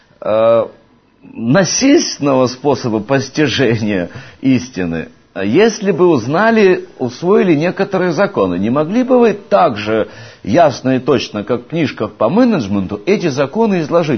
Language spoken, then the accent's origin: Russian; Rostov-on-Don, Rostov Oblast, Russia; Я из Ростова-на-Дону, я прекрасно знаю, что чувствует моя соотечественница